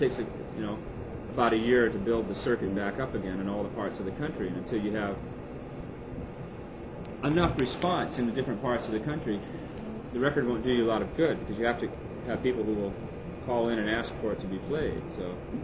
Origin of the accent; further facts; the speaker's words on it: Pacific Northwest, United States; And I'm not a good old boy from the South. I'm from the Northwest all my life.